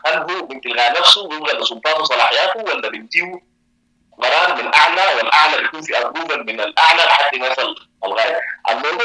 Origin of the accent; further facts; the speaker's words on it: Sudan; نحن عندنا في السودان في أي حرب تاريخنا مليء بالحروب